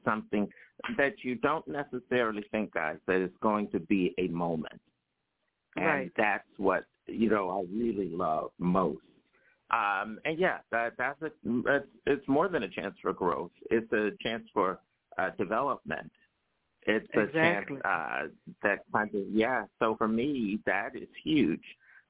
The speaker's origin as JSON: {"language": "English", "town": "Philadelphia", "region": "Pennsylvania", "country": "United States", "tie": "born or raised there", "said": "I remember the train was passing through where I grew up in North Philadelphia as a little kid."}